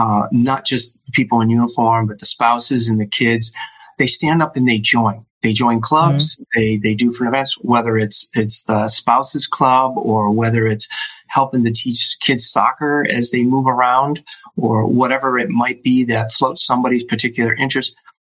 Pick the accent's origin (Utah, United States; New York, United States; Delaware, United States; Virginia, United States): New York, United States; Lockport; So I grew up in Lockport, New York, just north of Niagara Falls, where north of Buffalo, where it likes to snow and be cold.